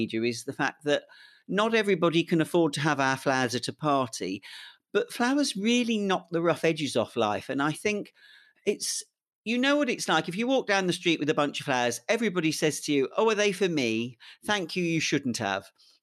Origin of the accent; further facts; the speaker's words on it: England, United Kingdom; I really consider I'm very British. I don't say English now because it's too jingoistic, but I'm really proud to be British.